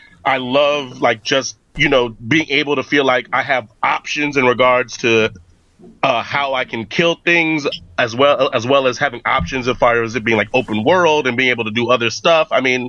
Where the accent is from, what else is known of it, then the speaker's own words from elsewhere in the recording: United States; as an American that we grew up learning